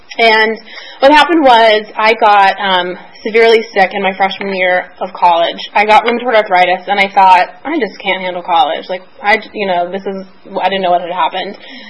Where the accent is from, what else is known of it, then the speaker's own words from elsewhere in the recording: Nashville, Tennessee, United States; Like, I went to college, got, you know, out of town, I'm from Nashville. Never felt like I belonged